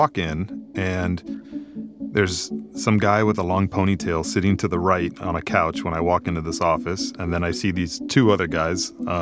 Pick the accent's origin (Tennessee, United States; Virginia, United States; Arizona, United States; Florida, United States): Florida, United States; Miami; Yeah, born and raised in Miami.